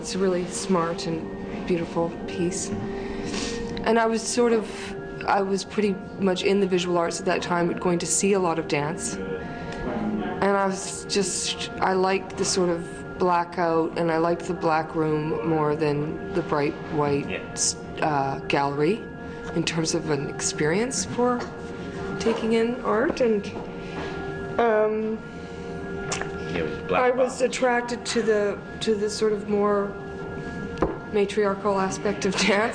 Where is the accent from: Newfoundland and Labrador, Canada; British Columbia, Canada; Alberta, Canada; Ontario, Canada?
British Columbia, Canada; Vancouver; I'm from Vancouver and I did a degree in visual art at Simon Fraser.